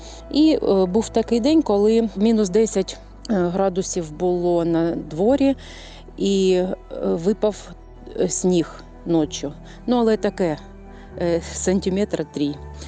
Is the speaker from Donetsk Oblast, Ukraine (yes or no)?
yes; Mariupol, Donetsk Oblast, Ukraine; розуміли, що ми з Маріуполя, знали з Маріуполя, що ми голодні.